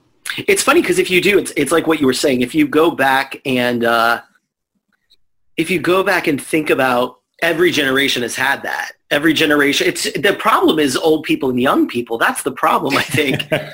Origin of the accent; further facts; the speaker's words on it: California, United States; I grew up in California, but she grew up in a small town in the Midwest of the United States